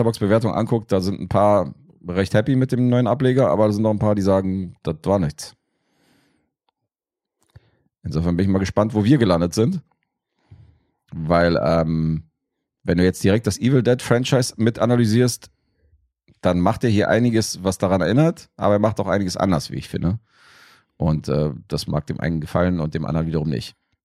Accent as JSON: {"language": "German", "country": "Serbia", "said": "Ja, von Gewalt sowieso als Serbe."}